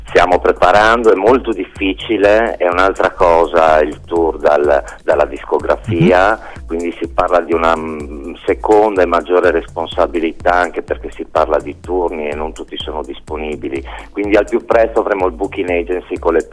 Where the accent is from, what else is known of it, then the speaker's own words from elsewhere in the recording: Udine, Friuli-Venezia Giulia, Italy; moved away; Certo, io provengo appunto da Udine, ho cominciato a suonare appunto nelle punk bands, questo negli anni 90